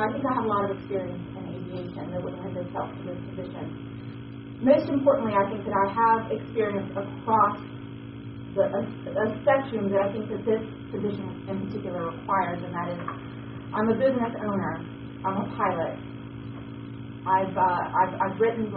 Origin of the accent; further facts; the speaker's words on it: the South, United States; moved away as an adult; I'm from the South. I've lived there my entire life. We moved here in May. So I'm new to the area